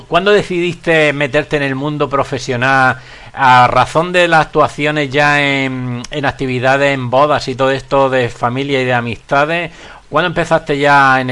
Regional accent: Granada, Andalusia, Spain; como yo soy también granaíno, yo soy de Granada

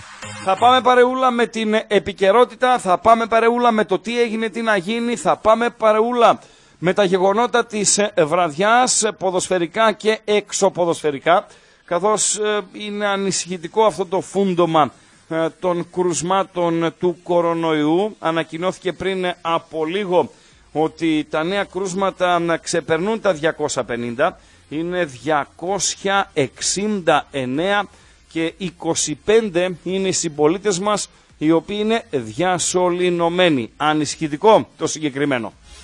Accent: Eptalofos, Greece; Επτάλοφος, από εκεί που εκεί μεγαλώσαμε, στην Επτάλοφο.

